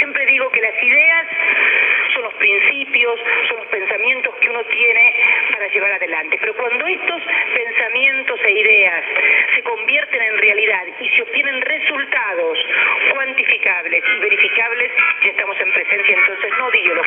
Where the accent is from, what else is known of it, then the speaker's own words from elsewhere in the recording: Argentina; En mi país, la República Argentina